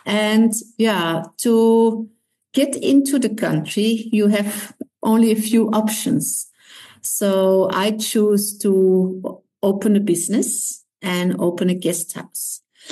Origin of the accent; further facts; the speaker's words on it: Belgium; moved away as an adult; now in South Africa; I'm from Belgium, and 3 years ago, November 2021, we moved, me and my son, so it's just the two of us, we moved to South Africa